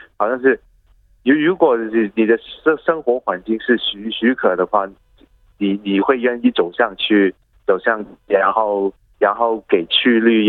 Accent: Hong Kong; 也发生了很多我们香港人从来没有 遇上到的事情

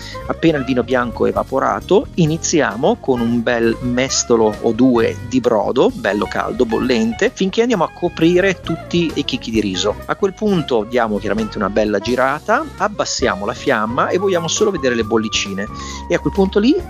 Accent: Milan, Lombardy, Italy; da bravo polentone, da milanese

